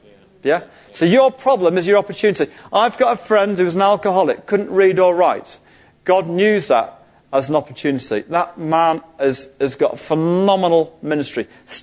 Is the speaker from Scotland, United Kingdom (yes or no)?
no; Manchester, North West England, United Kingdom; I'm half English, half Indian. You know, when you're growing up in the 70s, that wasn't very nice in central Manchester. I was a part of an ethnic minority.